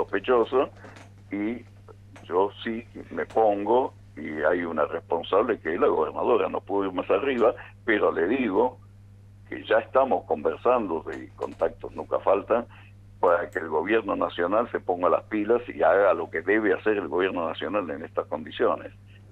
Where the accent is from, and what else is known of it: Argentina